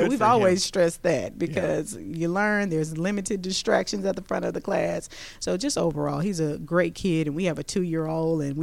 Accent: Baton Rouge, Louisiana, United States; now in Georgia, United States; We're both from Baton Rouge, Louisiana, and then he went to Ole Miss to play football. We met in Baton Rouge, and then 10 years later, we reunite here in Georgia.

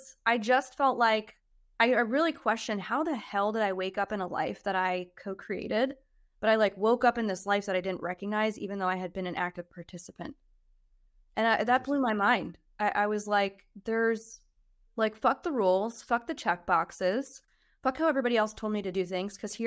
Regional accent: New Jersey, United States; now in Georgia, United States; No, I'm from Jersey. Have I been here long enough that I have an accent?

